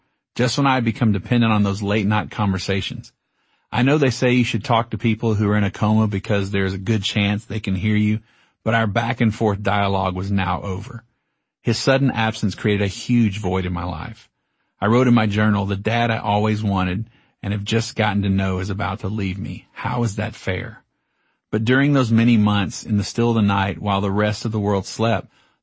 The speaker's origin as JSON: {"language": "English", "region": "Texas", "country": "United States", "said": "I know the proper phrase is curse words, but hey, I'm from Texas, remember? We say cuss."}